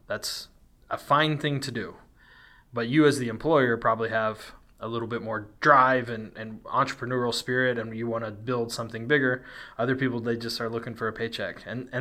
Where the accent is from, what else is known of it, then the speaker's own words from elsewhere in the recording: Kansas, United States; I grew up working in Western Kansas, you know, in the oil field.